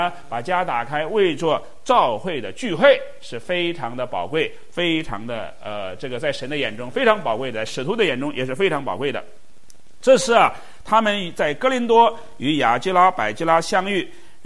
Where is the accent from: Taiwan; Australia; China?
China; 我们国家的同胞啊，我们中国人啊，中国人就要向中国人传福音呢。